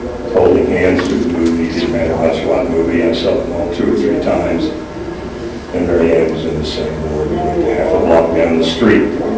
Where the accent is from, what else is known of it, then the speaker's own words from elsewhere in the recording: Kaysville, Utah, United States; I grew up in Caseville, and its primary economic engines were growing fruit, mom-and-pop businesses, and Mod Sanders Global Club potato chips. The primary cultural engine was the Mormon Church. Well over 90% of the town was LDS.